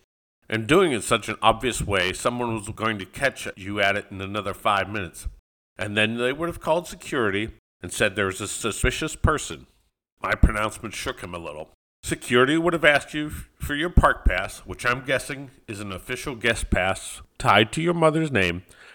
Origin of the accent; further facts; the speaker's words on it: Florida, United States; I grew up in Florida. Except for a short time in the Coast Guard, I have lived here all my life.